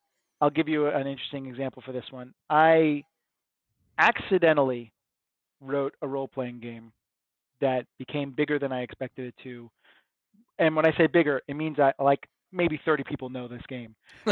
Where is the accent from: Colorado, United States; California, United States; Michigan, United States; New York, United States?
New York, United States; Long Island; You know, I'm a kid from Long Island.